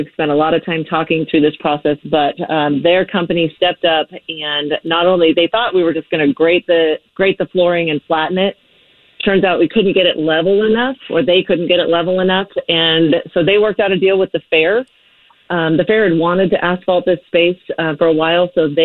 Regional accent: Puyallup, Washington, United States; The Puyallup community, I am from Puyallup originally, and tell you, they know how to do community right.

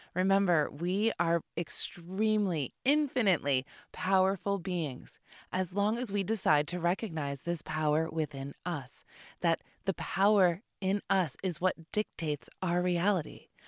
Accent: Philadelphia, Pennsylvania, United States; I grew up in Philadelphia, and he reminded me of Rocky.

